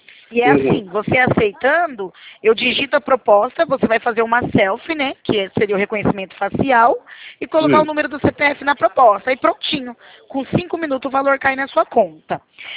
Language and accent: Portuguese; Presidente Prudente, São Paulo, Brazil; Eu sou de Presidente Prudente, São Paulo, da Poupa Crédito.